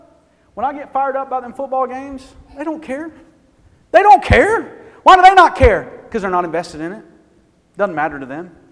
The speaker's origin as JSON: {"language": "English", "town": "Birmingham", "region": "Alabama", "country": "United States", "tie": "born or raised there", "said": "I was in Alabama last week. I grew up in Birmingham."}